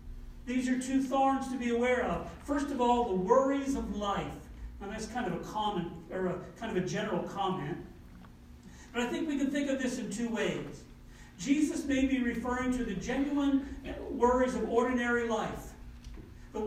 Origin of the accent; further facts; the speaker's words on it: New Brunswick, Canada; I grew up in New Brunswick. And you know New Brunswick? New Brunswick has very fertile soil, but it also has very rocky soil.